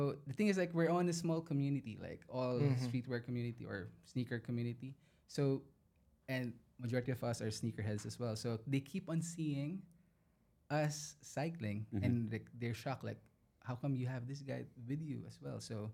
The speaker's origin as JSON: {"language": "English", "country": "Philippines", "lives_now": "Middle East", "said": "And us here in the Middle East. And again, as a Filipino in the Middle East, you know, we didn't really expect that we would be there."}